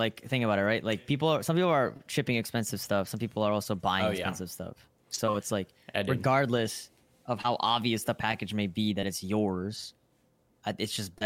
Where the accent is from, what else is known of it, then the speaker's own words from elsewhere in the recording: Chicago, Illinois, United States; I'm not even a Bears fan, dude, and I was born and raised in Chicago.